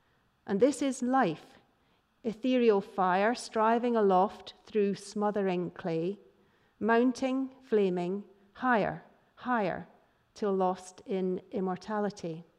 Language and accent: English; Scotland, United Kingdom; what really talks to me about issues of spirituality in a way that is important to me as a Scot or as someone living in Scotland?